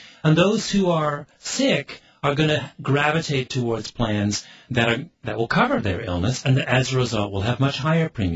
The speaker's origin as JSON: {"language": "English", "country": "Canada", "said": "I mean, I'm a Canadian."}